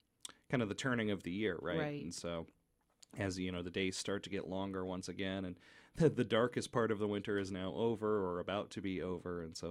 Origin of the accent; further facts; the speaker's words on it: Texas, United States; I don't know that we ever had a real white Christmas when I grew up in Texas.